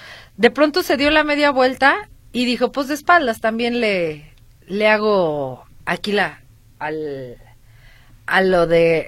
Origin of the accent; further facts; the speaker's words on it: Mexico; Digo, pues trabajamos fuerte en todos lados, todos los mexicanos somos súper trabajadores